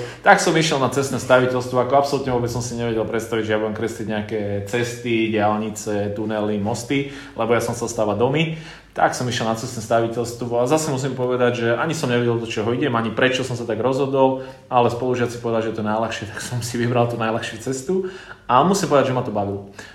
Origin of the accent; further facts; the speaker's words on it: Rudina, Žilina Region, Slovakia; A ja pochádzam z Rudiny, to je dedina medzi Kysuckým Novým mestom a Žilinou.